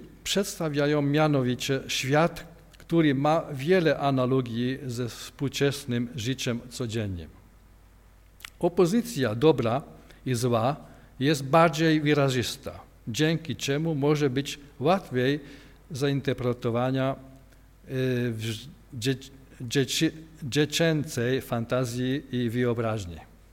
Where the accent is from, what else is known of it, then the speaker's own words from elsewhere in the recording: Hungary; Polish is a second language; ale język polski nie jest mój pierwszy język. Jestem z Węgrem, ale studiowałem polonistykę